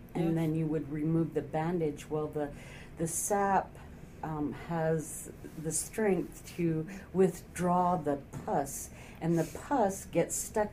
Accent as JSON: {"language": "English", "town": "Kodiak", "region": "Alaska", "country": "United States", "tie": "born or raised there", "said": "And I know I grew up partially in Kodiak, so I kind of grew up around hemlocks and stuff that they use."}